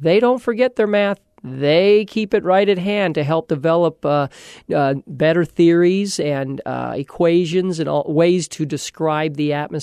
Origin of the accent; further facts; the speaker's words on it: Long Beach, California, United States; I grew up in Long Beach, California. Very, very few thunderstorms.